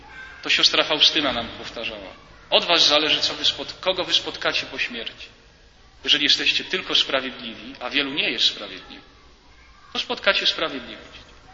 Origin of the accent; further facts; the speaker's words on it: Subcarpathian Voivodeship, Poland; Ja pochodzę z archidiecezji przemyskiej.